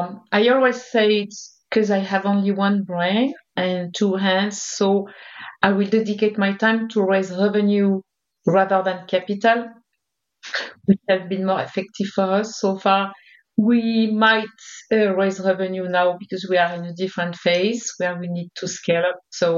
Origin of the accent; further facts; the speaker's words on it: French Alps, France; also born or lived in Paris; So I was born and raised in the French Alps, and I studied in Paris, which was a big change already.